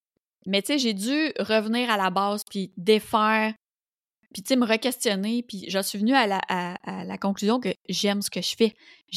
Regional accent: Roussillon, Quebec, Canada; les gens dans mon patelin, dans le Roussillon, sur la rive sud de Montréal

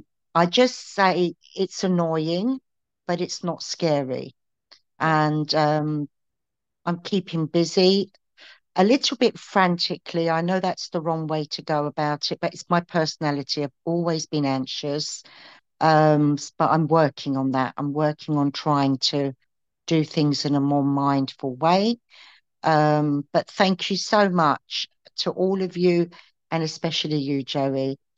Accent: London, United Kingdom; I'm from London.

